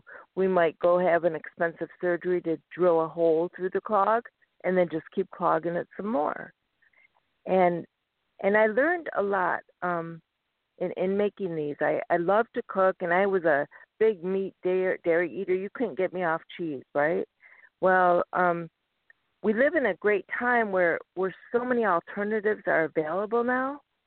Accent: Detroit, Michigan, United States; And mind you, I'm not from Southern California, the health food center of whatever. I'm from Detroit, which is Philly cheesesteak sandwich land, right?

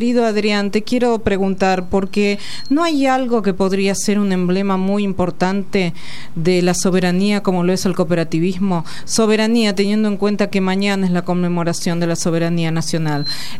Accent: Carlos Casares, Buenos Aires Province, Argentina; llegás a mi ciudad, a Carlos Casares. Sí, yo soy de Carlos Casares, provincia de Buenos Aires.

